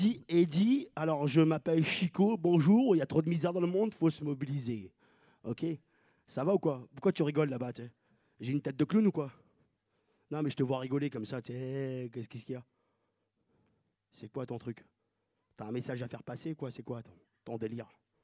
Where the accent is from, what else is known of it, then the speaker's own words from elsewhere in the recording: Algeria; Moi je suis algérien quoi, j'ai du mal à être végétarien. Déjà je suis algérien, y'a rien déjà.